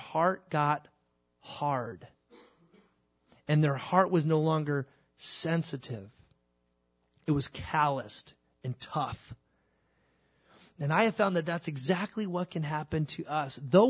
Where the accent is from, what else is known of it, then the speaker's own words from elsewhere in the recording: California, United States; I'm not a farmer. I grew up in Southern California.